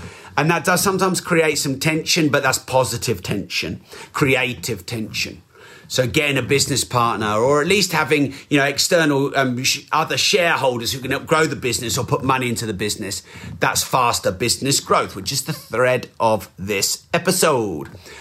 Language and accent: English; England, United Kingdom; I'm very English.